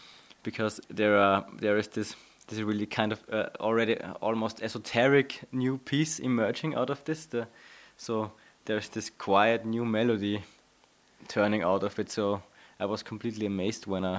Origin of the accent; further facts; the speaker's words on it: Linz, Upper Austria, Austria; my hometown in Linz, and there we have the Westbahn, and I used to live very near to it